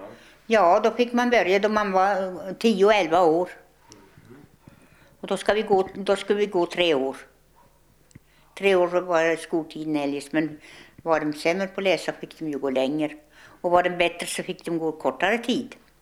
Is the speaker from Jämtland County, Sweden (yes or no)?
yes; Jämtland County, Sweden; Och jag är ifrån Jämtland, jag född.